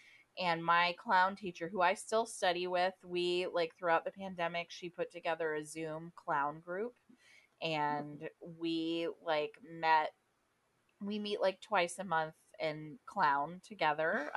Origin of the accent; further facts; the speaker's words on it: the South, United States; I'm from the South, and he was an old redneck man